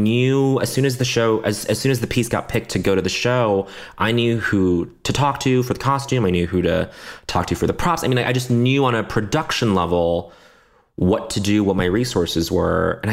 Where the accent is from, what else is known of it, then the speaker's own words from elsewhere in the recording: Canada; I'm actually, I grew up in Canada. I speak a little French.